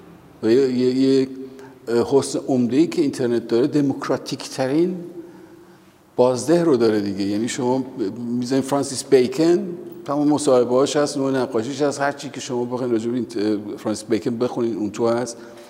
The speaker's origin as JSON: {"language": "Persian", "town": "Tehran", "region": "Tehran Province", "country": "Iran", "tie": "born or raised there", "said": "خونه ما جزو معدود خونه هایی بود توی تهران که ما کتابخانه‌ای داشتیم"}